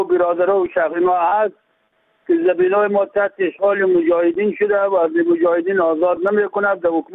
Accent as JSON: {"language": "Persian", "town": "Khwazar", "region": "Sar-e Pol", "country": "Afghanistan", "also_born_or_lived": "Iran", "said": "از قریه خوازار و لسوالی گوشمندی ولایت سریپول. مدت 10 سال چی در مثلا از ایران مهاجر بودم"}